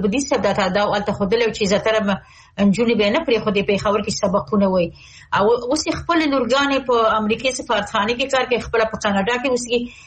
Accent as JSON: {"language": "Pashto", "country": "Afghanistan", "said": "اول خو الحمدلله موږ خپل افغانان یو اسلامي جامعه لرو"}